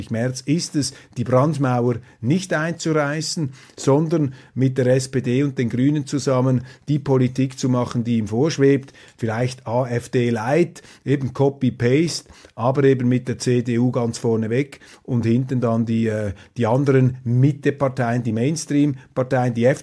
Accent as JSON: {"language": "German", "country": "Switzerland", "said": "also ich langsam als Schweizer, wir sind ein bisschen langsamer vielleicht"}